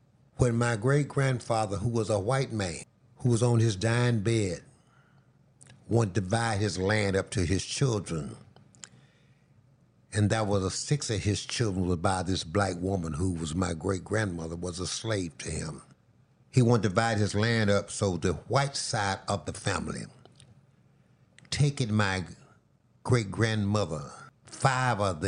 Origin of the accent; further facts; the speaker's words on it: Louisiana, United States; moved away; also born or lived in Pine Bluff, Arkansas / Chicago; That's how my dad met my mother from Louisiana, and I was born in Louisiana. I left my hometown in 1947, went to Pine Bluff, Arkansas with my father and mother.